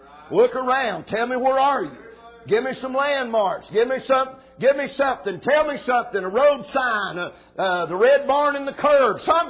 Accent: Roswell, North Carolina, United States; I come from Roswell, North Carolina, and English wasn't a good subject there no how.

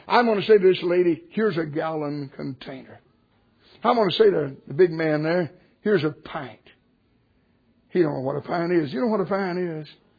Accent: United States; I remember we grew up on the Conasauga River down there.

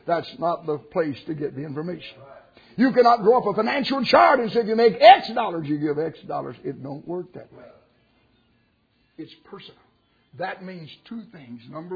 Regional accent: United States; I remember we grew up on the Conasauga River down there.

